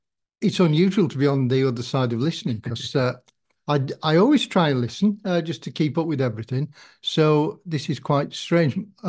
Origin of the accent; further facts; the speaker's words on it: Kendal, North West England, United Kingdom; I am a Kendal person, and I was brought up in the Salvation Army.